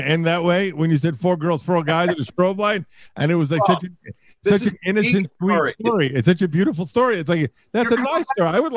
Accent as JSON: {"language": "English", "country": "United States", "said": "All right, now, because I'm a American and I'm an idiot, what would you say Tanzania is most known for?"}